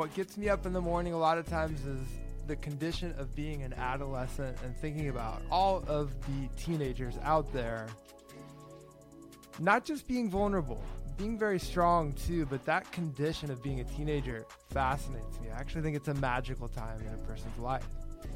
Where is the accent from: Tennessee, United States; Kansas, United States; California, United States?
Kansas, United States; now in New York City, United States; I grew up having to go to church sometimes 3 times a week. Mm-hmm. And I moved to New York City as soon as I can in 1997. I moved from Kansas to New York City.